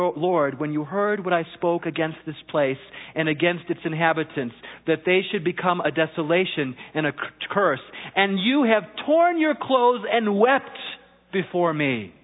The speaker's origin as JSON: {"language": "English", "country": "United States", "tie": "born there", "accent": "German", "first_language": "German", "said": "Well, that's when we only spoke German at home, even though I was born here in the States. But I remember going to kindergarten and telling my parents after I came back being ridiculed for my German accent in English."}